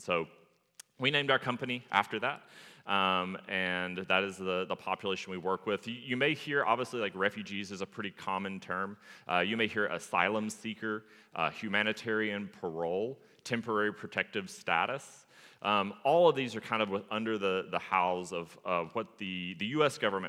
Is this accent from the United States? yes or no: yes; Tennessee, United States; I'm actually not originally from the Bay Area. I'm originally from East Tennessee. I grew up in the foothills of the Smoky Mountain National Park.